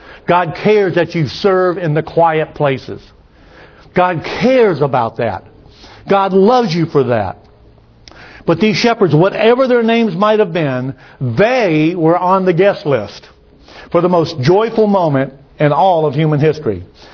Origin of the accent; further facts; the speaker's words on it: Mississippi, United States; As a matter of fact, we had a saying when I was growing up in Mississippi, you smell like an old polecat.